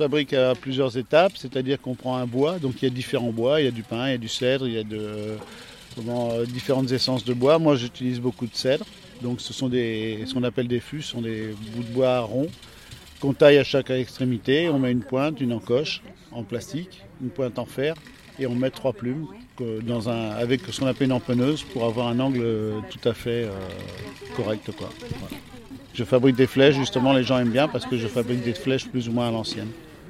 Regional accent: Belgium; Je viens de Belgique, je suis français, mais je viens de Belgique

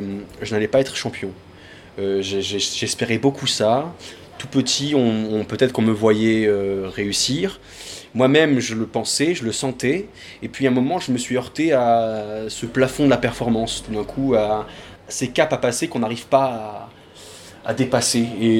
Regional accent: Montpellier, Occitanie, France; Voilà, à Montpellier, je suis de Montpellier

